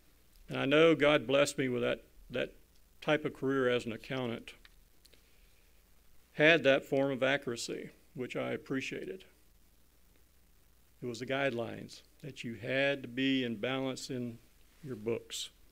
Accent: Florida, United States; because I was born and raised here in Florida

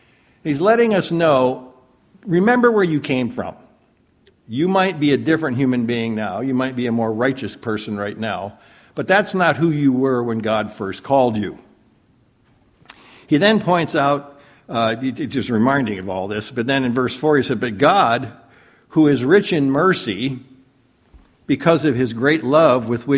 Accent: Michigan, United States; many of you know, I grew up back in Michigan in what I would call a Catholic household.

